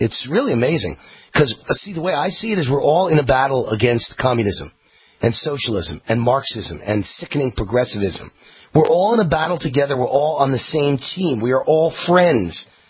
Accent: United States; to know that I'm American-made and proud of it.

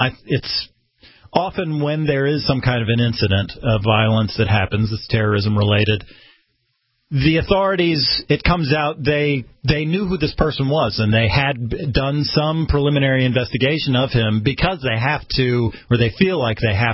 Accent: the South, United States; Yeah, well, I'm from the South, and when I see on the morning shows everybody outside the studios in the cold, that's never appealed to me.

